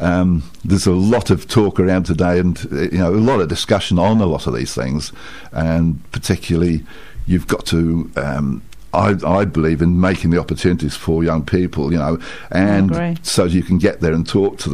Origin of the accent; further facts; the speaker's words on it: Cardiff, Wales, United Kingdom; born there; now in England; I was actually born in Cardiff. I'm Welsh.